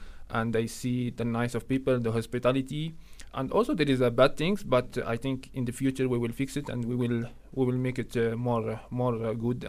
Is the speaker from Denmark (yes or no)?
no; Morocco; I am from Morocco. I'm a cyclist and also I am a photographer and filmmaker. So when I've been in Morocco, I was studying cinematography. And there I was traveling a lot in my country, Morocco.